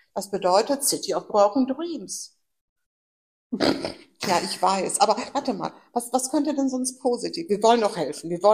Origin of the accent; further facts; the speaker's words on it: Dortmund, North Rhine-Westphalia, Germany; so als Dortmunder Bürgerin, hör doch auf, immer so ironisch oder sarkastisch zu sein.